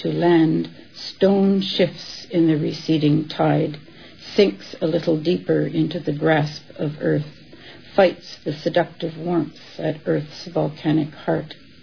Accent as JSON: {"language": "English", "country": "Canada", "tie": "born there", "said": "I was born in Canada, and my Celtic connections, both Scottish and Irish, came from my father's side of the family."}